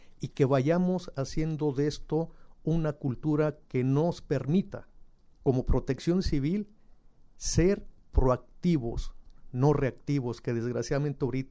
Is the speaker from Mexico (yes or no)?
yes; Mexico; uno de los puntos que desgraciadamente como mexicanos seguimos adoleciendo